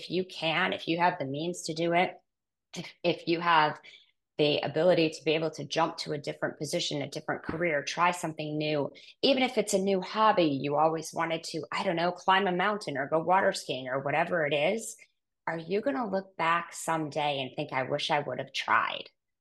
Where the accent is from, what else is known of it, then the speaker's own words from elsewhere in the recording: Wisconsin, United States; moved away as an adult; my husband and I both grew up from we grew up in Wisconsin, didn't know each other till after college, that we would end up moving across the country